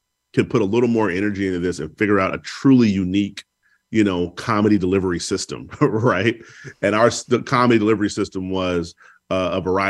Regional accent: Chicago, Illinois, United States; You know, I would hear about my hometown in the news and I'd be like, I don't know what city they're talking about.

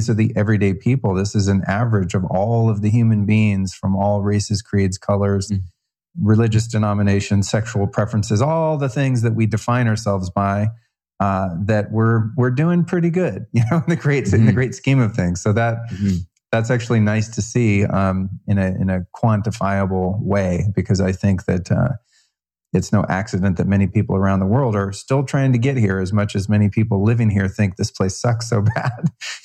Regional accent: United States; And I think that's encouraging, not because I'm an American.

